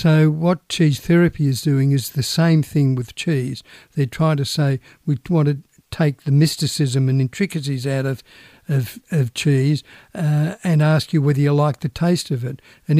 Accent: Australia; Being Australian, they don't say, "G'day, mate, how are you?"

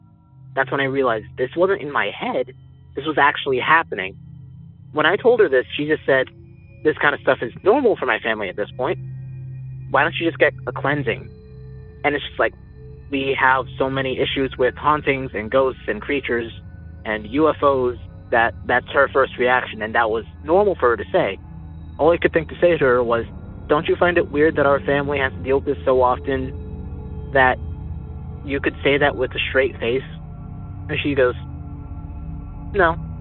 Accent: Raeford, North Carolina, United States; from Rayford, North Carolina.

